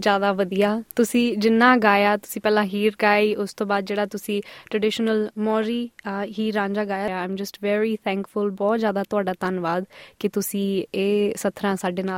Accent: Australia; ਮੈਂ ਵੀ ਆਸਟ੍ਰੇਲੀਆ ਵਿੱਚ ਜੰਮੀ ਪਲੀ ਹਾਂ

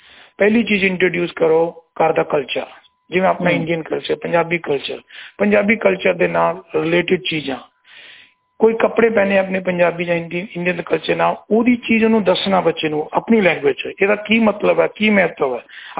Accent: Moga, Punjab, India; also born or lived in Uttar Pradesh / Lucknow / Saudi Arabia; ਪੰਜਾਬੀ ਮੈਂ ਸਿੱਖੀ ਸੀ from the birth, I born in Moga, ਤਾਂ ਮੈਂ ਉੱਥੇ ਪੈਦਾ ਹੋਇਆ ਤੇ ਮੈਨੇ ਪੰਜਾਬੀ ਆਪਣੇ ਘਰ ਚ ਬੋਲਣੀ ਸਿੱਖੀ ਸਾਰੇ ਪੜੋਸੀਆਂ ਦੇ ਨਾਲ, ਦੋਸਤਾਂ ਦੇ ਨਾਲ। ਫਿਰ ਆਪਾਂ ਗਏ ਯੂਪੀ ਚ, ਗਏ ਹਿੰਦੀ ਸਿੱਖੀ, ਲਖਨਊ ਚ ਮੈਂ ਗਿਆ ਉਰਦੂ ਸਿੱਖੀ, ਮੈਂ ਸਾਊਦੀ ਅਰੇਬੀਆ ਚ ਕੰਮ ਕੀਤਾ ਉੱਥੇ ਮੈਂ ਅਰਬੀ ਸਿੱਖੀ।

